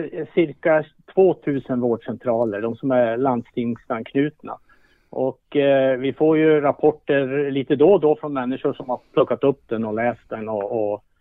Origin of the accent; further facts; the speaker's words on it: Västerbotten County, Sweden; Man börjar bli lite till åren. Och jag växte upp, kan man säga, i Västerbotten som väldigt, väldigt ung.